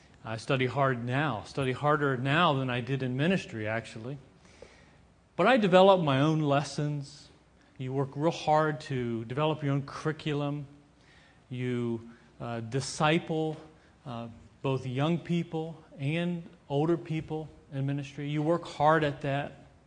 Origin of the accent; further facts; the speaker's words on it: Maryland, United States; when I grew up in Maryland and we did this as a youth group